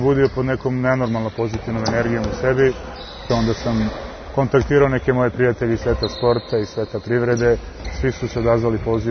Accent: Niš, Nišava District, Serbia; Niš mi je normalno srce, ja sam Nišlija, ja tu sam odrastao, tu sam stvorio tu neku svoju karijeru, tu sam i završio.

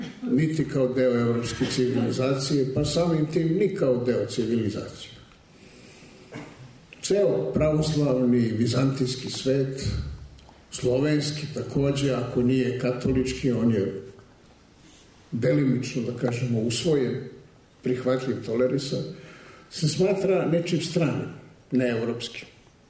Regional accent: Belgrade, Serbia; I onda vas pitaju odakle ste. Ja kažem, iz Jugoslavije. Odakle iz Jugoslavije?

